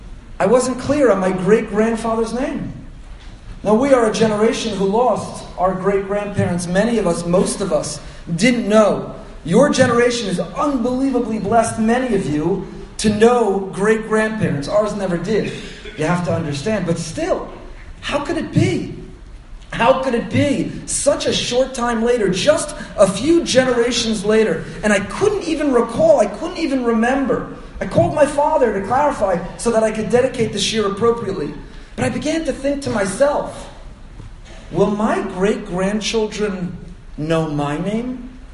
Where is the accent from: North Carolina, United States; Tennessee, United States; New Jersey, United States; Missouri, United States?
New Jersey, United States; Teaneck; And growing up in Teaneck, he was and continues to be one of my mentors